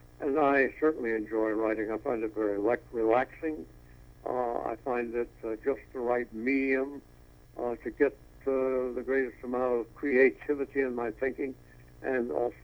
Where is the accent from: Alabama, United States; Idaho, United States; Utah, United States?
Alabama, United States; Mobile; The one I've become involved with mostly in my hometown of Mobile is the Mobile Chinsaw Delta.